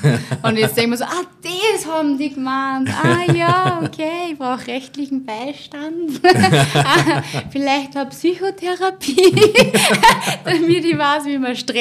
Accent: Upper Austria, Austria; Aus Oberösterreich, ich bin Linzerin jetzt.

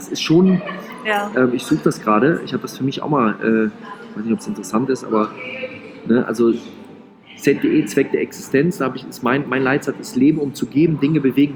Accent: Rhineland, Germany; dass ich natürlich ein Typ bin als Rheinländer, dass ich dann einfach das dann trotzdem erzähle.

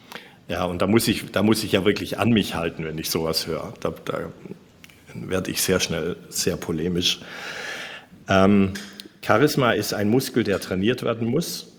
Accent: Baden-Württemberg, Germany; ich bin ja ein gebürtiger Schwabe.

